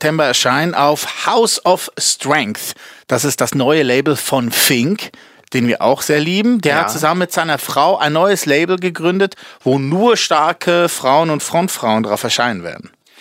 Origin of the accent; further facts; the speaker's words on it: Hitzkirch, Lucerne, Switzerland; Ich komme aus der Ortschaft Hitzkirch.